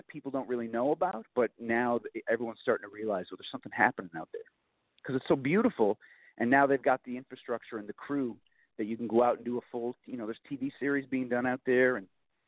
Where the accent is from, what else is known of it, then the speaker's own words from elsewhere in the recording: Newfoundland and Labrador, Canada; because everything was available to us, and not only in Canada, but in our home. In Newfoundland, there's a lot of Newfoundland actors